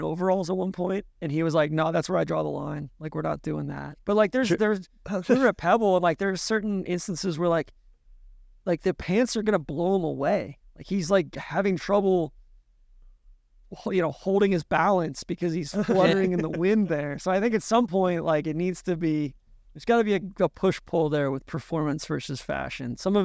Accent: Atlanta, Georgia, United States; Like, I grew up in Atlanta, right?

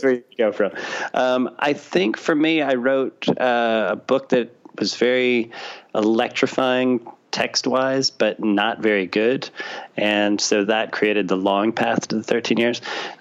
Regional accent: St. Louis, Missouri, United States; So, and I'm from St. Louis, and that's where, it's a bit of a spoiler, but he goes to St. Louis because his mother's ill and he goes back there.

